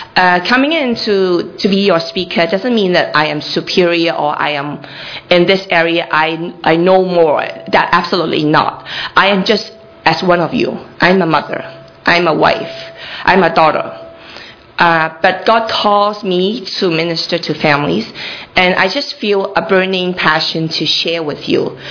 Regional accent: Hong Kong; I came from Hong Kong. I grew up in Hong Kong. I was educated in Hong Kong. I just went to the UK for like 2 years of master degree.

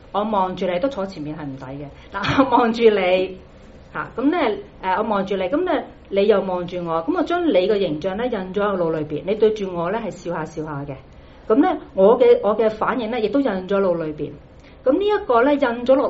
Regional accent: Guangdong, China; 我哋廣東人話咧，你趌下條尾都知道你想做乜嘢。

